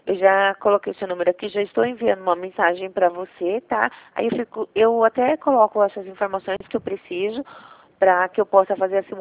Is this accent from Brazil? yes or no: yes; Jundiaí, São Paulo, Brazil; Não, eu sou de Jundiaí